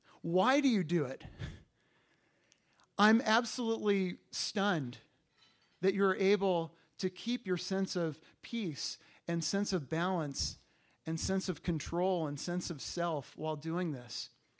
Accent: California, United States; I'm a Californian native

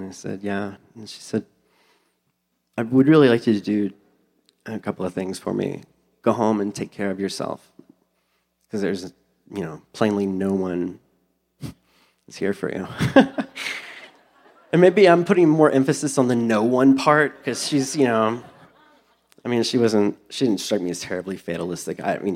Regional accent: Louisiana, United States; now in California, United States; And I don't remember saying I was from South Louisiana, which made the whole experience that much more ethereal.

